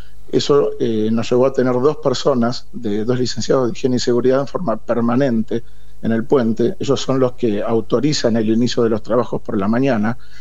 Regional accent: Buenos Aires, Argentina; yo soy porteño, viví toda la vida en Buenos Aires

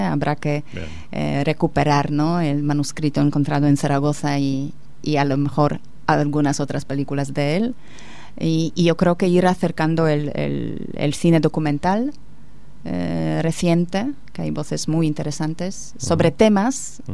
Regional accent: Poland; Porque yo soy polaca y es mi cultura

